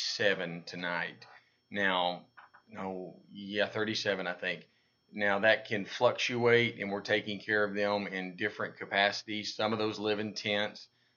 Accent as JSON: {"language": "English", "town": "Russellville", "region": "Arkansas", "country": "United States", "tie": "born or raised there", "said": "I saw a picture, and it showed a homeless camp in Russellville, Arkansas, which is my hometown."}